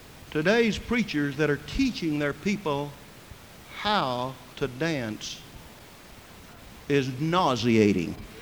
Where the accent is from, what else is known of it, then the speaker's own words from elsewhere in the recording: Fort Worth, Texas, United States; I was in Fort Worth, my hometown, this past summer, and visited one of the churches there.